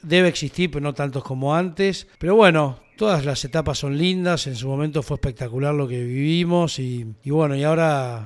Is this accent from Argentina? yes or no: yes; Argentina; como somos los argentinos